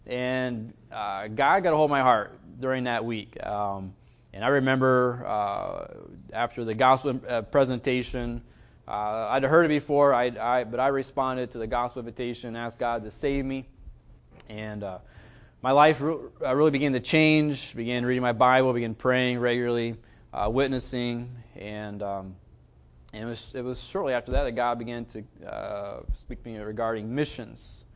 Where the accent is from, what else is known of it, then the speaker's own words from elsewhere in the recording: Lima, Ohio, United States; We're from Lima, Ohio. I think some of you know where that's at. So that's our stomping ground. It's where I grew up and learned my ABCs.